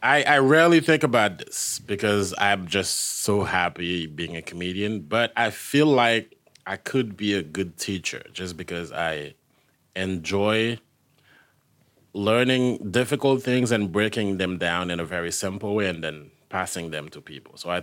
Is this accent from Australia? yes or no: no; Haiti; now in New York City, United States; I was born and raised in Haiti, and now I live in New York City, where I started doing stand-up, and I've been living there since 2012.